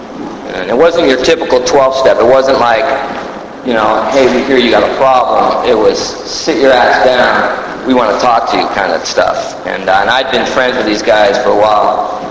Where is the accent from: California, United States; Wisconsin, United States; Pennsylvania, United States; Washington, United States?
California, United States; Stockton; I grew up in California. I grew up in a town called Stockton, California.